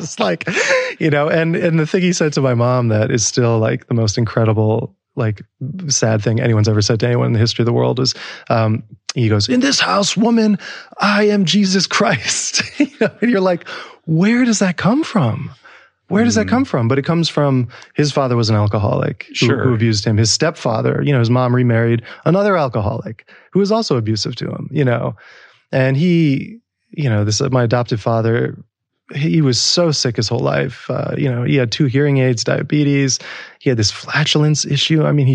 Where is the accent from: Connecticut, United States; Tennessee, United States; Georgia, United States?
Connecticut, United States; moved away as an adult; I grew up in basically a post-industrial American town.